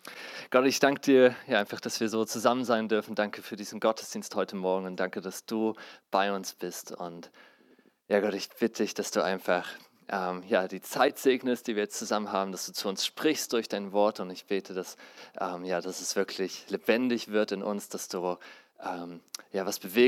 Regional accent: Zwickau, Saxony, Germany; Wir sind aus Zwickau.

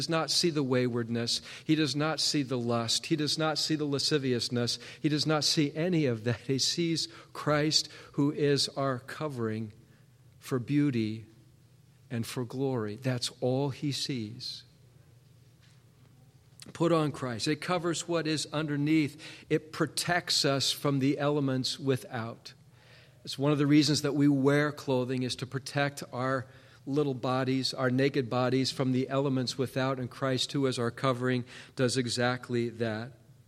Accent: Seattle, Washington, United States; remember, I grew up in Seattle, city boy, grew up in Seattle

